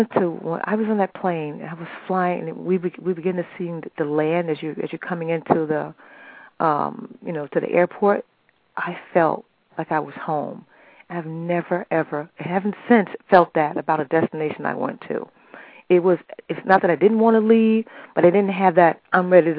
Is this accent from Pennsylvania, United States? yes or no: no; New York City, New York, United States; born there; In terms of, I was born here in New York City.